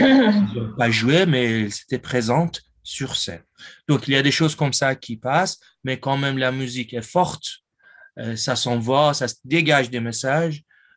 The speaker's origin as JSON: {"language": "French", "region": "Isfahan", "country": "Iran", "tie": "born there", "second_language": "French", "said": "Certaines villes autorisent les femmes à monter sur scène. Ma ville, il l'autorise pas. Ma ville natale est Ispahan."}